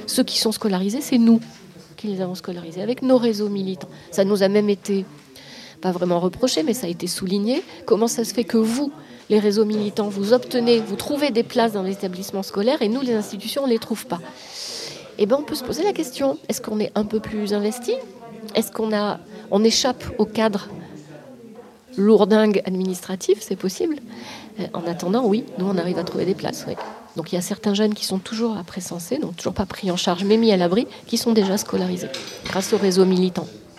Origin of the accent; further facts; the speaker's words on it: Briançon, Provence-Alpes-Côte d'Azur, France; born there; Briançon, c'est aussi ma ville natale, et que j'y ai quand même plein d'attaches aussi.